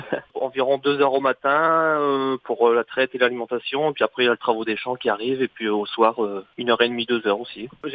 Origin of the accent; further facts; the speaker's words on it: Saint-Lec, Hauts-de-France, France; je suis de Saint-Lec dans le Pas-de-Calais, donc agriculteur jeune installé.